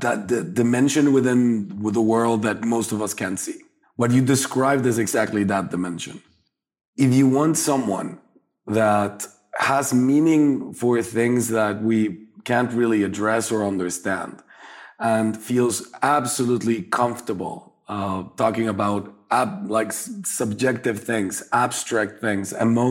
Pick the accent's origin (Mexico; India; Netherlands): Mexico; Well, I've experienced this with like phlegmatic friends all of my life growing up in Mexico.